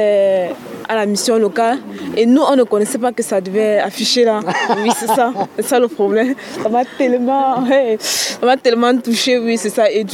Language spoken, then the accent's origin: French; Mayotte; now in France; Je viens de Mayotte, mais là, je suis en France actuellement. J'ai 19 ans